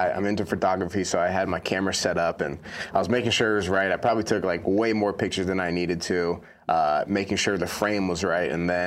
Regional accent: Florida, United States; Ocean. I'm from Miami or Fort Lauderdale, so I like the ocean.

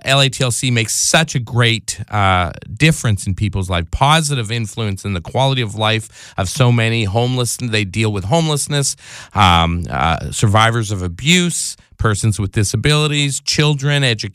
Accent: Canada; I'm Canadian. We call it a soiree. I say things very differently in Canada.

